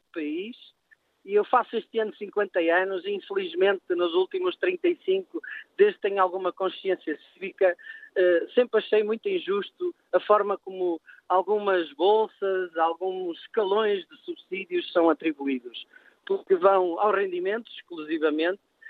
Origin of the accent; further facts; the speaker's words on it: Portugal; nós portugueses temos o hábito de fechar os olhos a essas situações